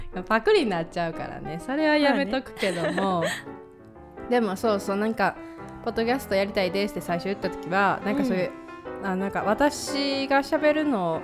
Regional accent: Kansai, Japan; 私たちの喋り方聞いていただいて分かるように関西人なんです。2人とも関西出身ですね。

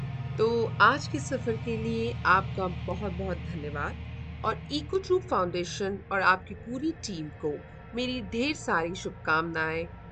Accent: Delhi, India; मैं दिल्ली में पली बड़ी हूँ

